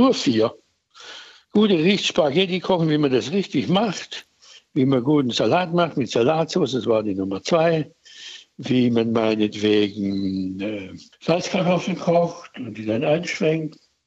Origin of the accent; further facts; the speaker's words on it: Schwäbisch Gmünd, Baden-Württemberg, Germany; Ich bin in Schwäbisch Gmünd aufgewachsen, mitten in einer italienischen Community.